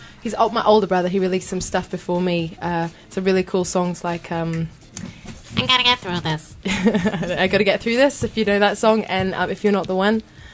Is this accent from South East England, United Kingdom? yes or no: no; London, United Kingdom; I come from London. So I fell in love with New York because it reminds me of London.